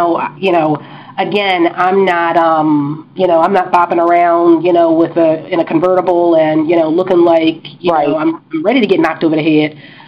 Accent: Philadelphia, Pennsylvania, United States; And I grew up in Philly. I know Philly.

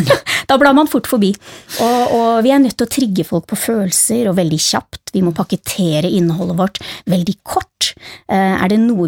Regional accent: Oslo, Norway; Kanskje ikke helt den retningen min familie hjemme i Oslo hadde sett for seg

